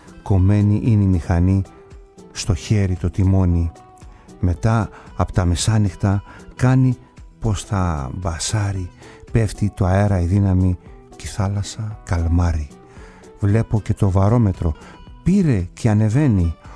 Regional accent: Kasos, South Aegean, Greece; το νησί μου την Κάσο

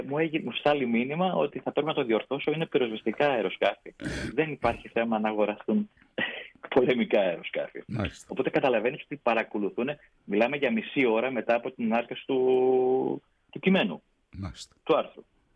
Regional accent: Greece; και όταν του είπα ότι είμαι Έλληνας δημοσιογράφος, πραγματικά χάρηκε

